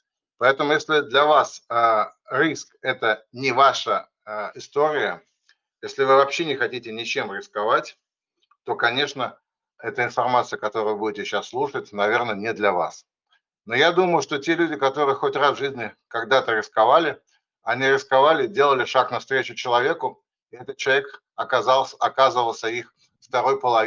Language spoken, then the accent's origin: Russian; Saint Petersburg, Russia; я из Санкт-Петербурга.